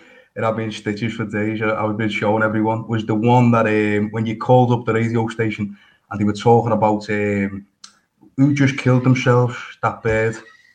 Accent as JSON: {"language": "English", "country": "United Kingdom", "said": "because we are the British public, and people are very, they're not as scared as they used to be"}